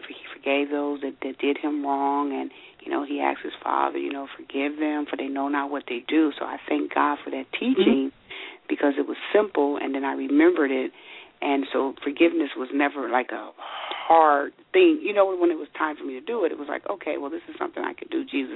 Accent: Cincinnati, Ohio, United States; I was working as a file clerk at a bank in downtown Cincinnati, which was my hometown.

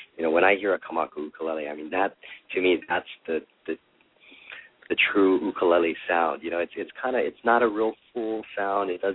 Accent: Hawaii, United States; And I guess just growing up in Hawaii, it wasn't unusual to have an ukulele and to play.

